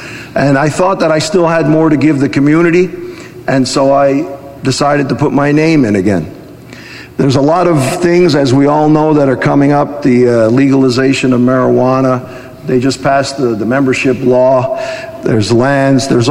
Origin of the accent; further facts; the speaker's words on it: New York, United States; I was born in 1958 in New York. I went to school there, elementary school and high school.